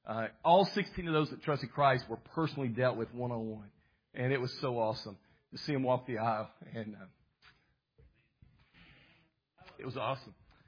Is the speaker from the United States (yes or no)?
yes; Dixon, Tennessee, United States; now in Jamestown, United States; I was born and raised in Dixon, Tennessee, so I'm a Tennessean. All right, and over on the west side of Tennessee. And I now live in Jamestown, Tennessee.